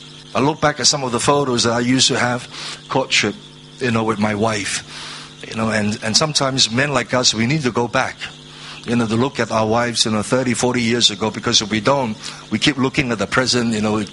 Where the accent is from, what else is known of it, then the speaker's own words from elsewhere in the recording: Ipoh, Perak, Malaysia; And she's Cantonese because we're from Ipoh.